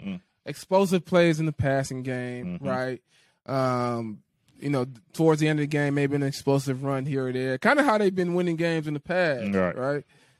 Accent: Louisiana, United States; I grew up in Louisiana.

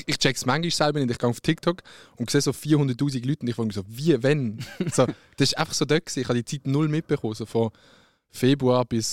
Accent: Basel, Switzerland; nein, einfach Basel. Ich sage auch den Leuten immer Basel. Also wenn sie fragen, von wo kommst du, sage ich Basel.

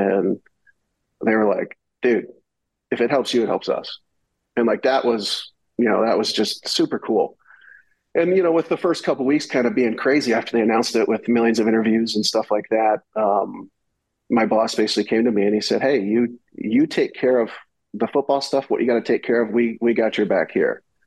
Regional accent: Bettendorf, Iowa, United States; Well, yeah, I am from Bettendorf, Iowa

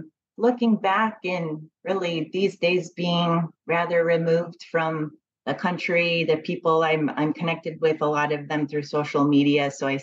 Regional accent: Arizona, United States; who did not grow up in California. I'm from Arizona.

